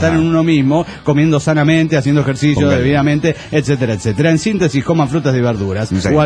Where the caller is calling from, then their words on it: Zacatecas, Mexico; de Zacatecas, México.